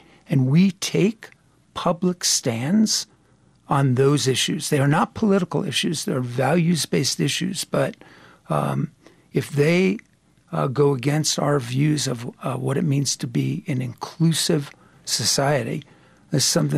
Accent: Newark, New Jersey, United States; Well, I spent a lot of my life in New Jersey, and my daughter wears a T-shirt that says, New Jersey, only the strong survive.

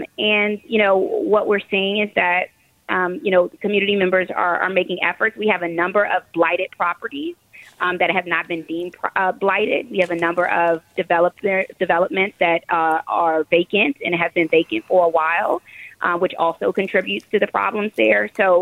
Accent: Washington, District of Columbia, United States; Yeah, I am a third generation Washingtonian. So I was born and raised actually right here in Ward 4. So I grew up in Ward 4 Kennedy Street neighborhood.

